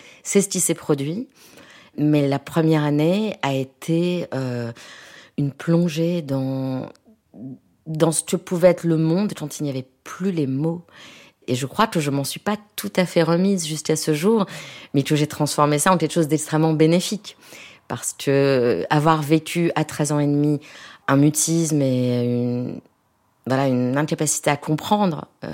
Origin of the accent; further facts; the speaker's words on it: France; quand on me demandait d'où je venais, que je disais de France, et on me regardait d'un œil soupçonneux parce que je suis brune, j'ai les yeux noirs, les cheveux noirs